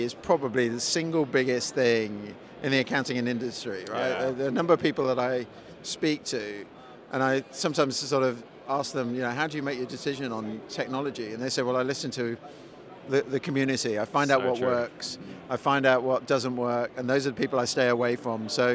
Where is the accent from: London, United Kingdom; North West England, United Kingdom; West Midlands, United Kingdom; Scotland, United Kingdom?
London, United Kingdom; I'm the chief executive of Dext, and I'm from London.